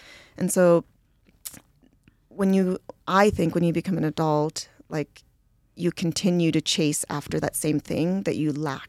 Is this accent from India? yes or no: yes; India; now in United States; I'm a purebred Indian.